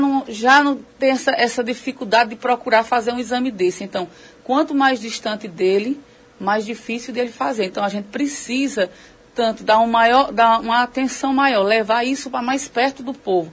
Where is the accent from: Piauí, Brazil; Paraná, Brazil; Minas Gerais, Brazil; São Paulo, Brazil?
Piauí, Brazil; Lagoa do Barro do Piauí; Lagoa do Barro, sim, até porque nasci e moro no Lagoa do Barro, desde sempre.